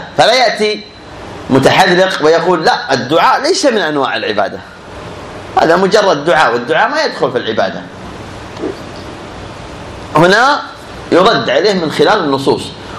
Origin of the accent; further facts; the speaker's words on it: Eastern Province, Saudi Arabia; خاصة اللي نحن سمعناهم حنا عندنا في الشرقية